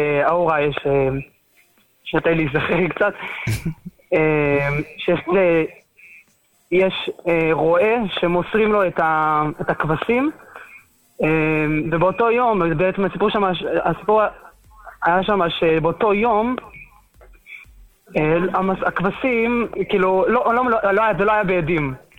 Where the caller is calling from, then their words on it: Modi'in Illit, Judea and Samaria Area, Israel; ממודיעין עילית.